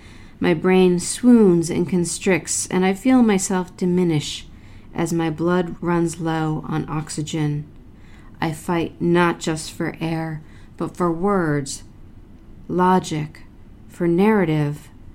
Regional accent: Jersey City, New Jersey, United States; I am a poet from Jersey City, New Jersey, in the United States. We're right across the river from Manhattan, from New York City.

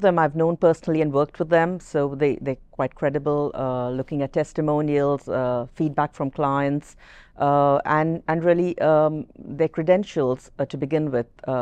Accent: India; I grew up in India. Ancestrally, I'm from Goa, hence the Portuguese-Spanish connection with my name. Yeah. I grew up in India

